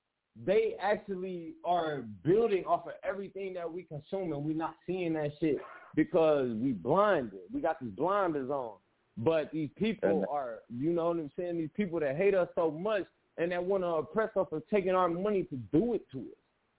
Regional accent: Minneapolis, Minnesota, United States; I'm from Minneapolis, Minnesota.

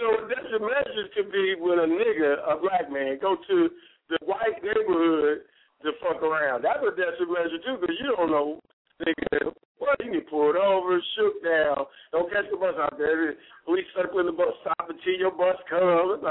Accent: Dayton, Ohio, United States; I don't know why I'm up here. I'm from West Dayton.

